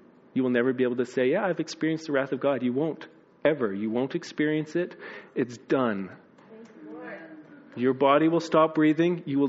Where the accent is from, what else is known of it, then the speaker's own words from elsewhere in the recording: Manitoba, Canada; which isn't impressive to us, you know, because we're from Manitoba.